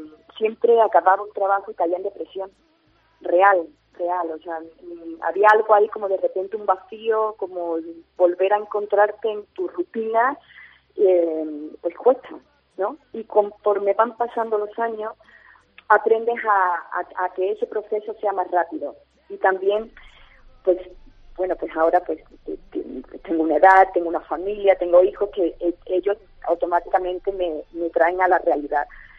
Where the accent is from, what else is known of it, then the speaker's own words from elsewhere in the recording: Spain; mi casa y mi tierra y mi familia y mis amigos de toda la vida pues están aquí, ¿no? Entonces, y además quería que mis hijos echaran raíces en España.